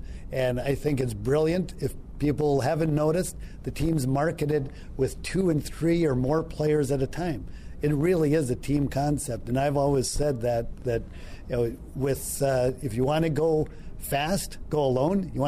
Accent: Minnesota, United States; Ironically, I grew up in the great state of hockey in Minnesota. My hometown is the U.S. Hockey Hall of Fame, but I've been a sports fan forever.

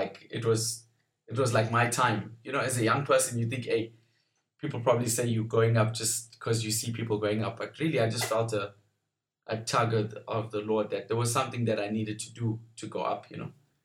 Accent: Durban, KwaZulu-Natal, South Africa; I'm from Durban, South Africa. I'm from a church called Rhema Durban, which is in KZN

